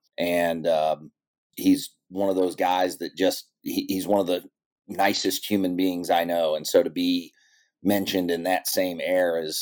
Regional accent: Mason, Ohio, United States; I grew up in Cincinnati, Ohio, just about a small town, just about 25 miles north of downtown Cincinnati, a little town called Mason.

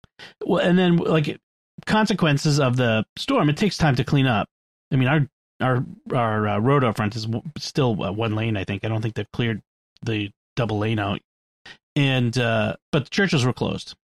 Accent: Boston, Massachusetts, United States; because I'm from Boston. I'm a New Englander, you know, you just deal with it.

